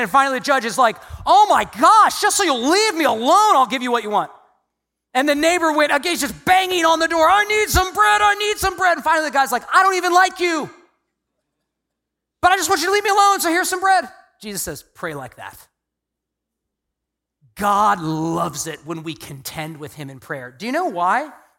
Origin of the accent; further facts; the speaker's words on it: Virginia, United States; I was born and raised in Virginia. Do ministry in Charlottesville, Virginia